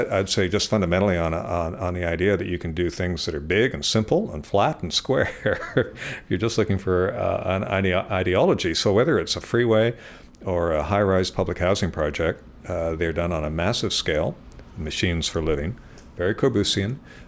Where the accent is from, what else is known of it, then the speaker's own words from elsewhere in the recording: Victoria, British Columbia, Canada; born there; I was born in Victoria in 49